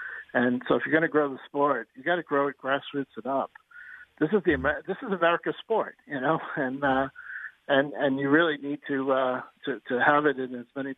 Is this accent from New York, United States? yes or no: yes; New York, United States; You know, I grew up in New York. I grew up a Mets fan.